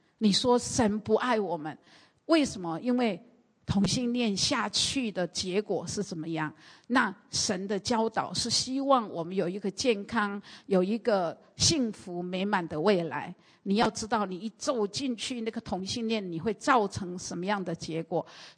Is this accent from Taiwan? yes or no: yes; Taiwan; 虽然我们台湾人很喜欢谈政治